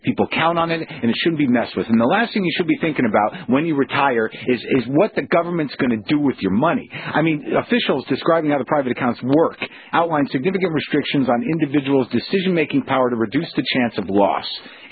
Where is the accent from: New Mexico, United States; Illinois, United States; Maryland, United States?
New Mexico, United States; From my home state. I grew up with Pete Domenici signs.